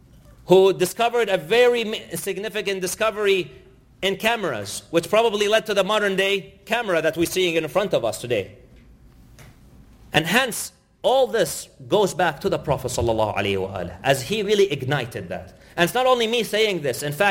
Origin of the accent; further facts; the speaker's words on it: Canada; In fact, I come from Canada.